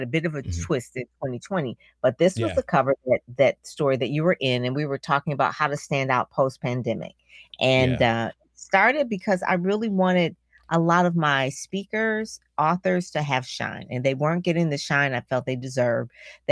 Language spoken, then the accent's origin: English; Detroit, Michigan, United States; You know, I'm from Detroit … It all started in the church.